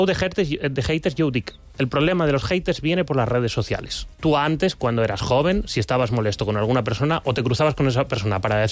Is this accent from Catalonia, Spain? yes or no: no; Valencia, Valencian Community, Spain; O sea, jo soc de València.